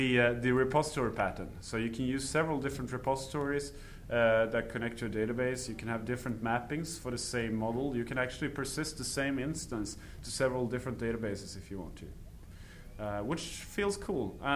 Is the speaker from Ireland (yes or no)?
no; Sweden; moved away as an adult; also born or lived in London; I've lived in Sweden until I was hired. Yeah, I'm from Sweden. I was living there, and then